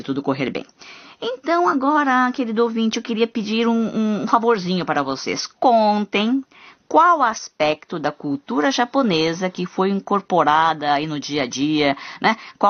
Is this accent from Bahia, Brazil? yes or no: no; Curitiba, Paraná, Brazil; now in Japan; Paraná também é o meu estado, gente, sou de Curitiba.